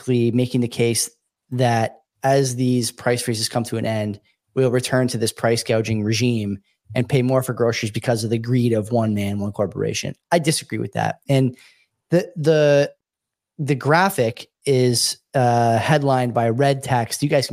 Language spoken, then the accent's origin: English; Canada; I live in a place where power is important. You know, we're Canadian.